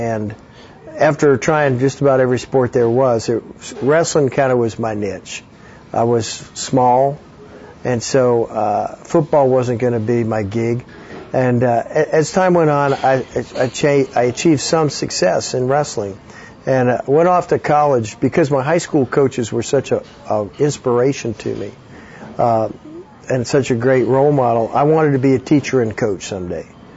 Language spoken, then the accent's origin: English; Northeast, United States; I was raised in the Northeast in a non-Christian home.